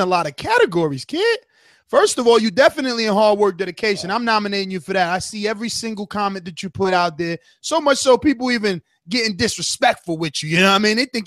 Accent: Alabama, United States; I came all the way from Bama for them Jersey women.

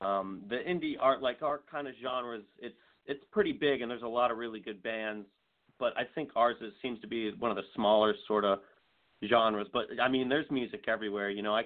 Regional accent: Erie, Pennsylvania, United States; now in Pittsburgh, United States; And then I graduated about a year and a half ago, and then I moved straight to Pittsburgh. I'm initially from Erie

